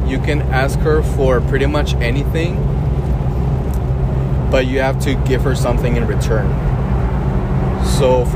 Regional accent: Tijuana, Baja California, Mexico; I'm from Tijuana, and since I'm from Tijuana

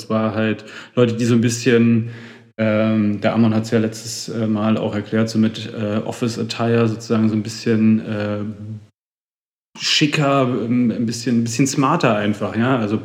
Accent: Berlin, Germany; Ich komme ja aus Berlin

